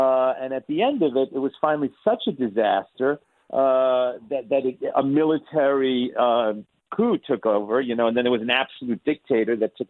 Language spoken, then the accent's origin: English; New York, United States; But please, New Yorkers, and I grew up in New York, vote against this man.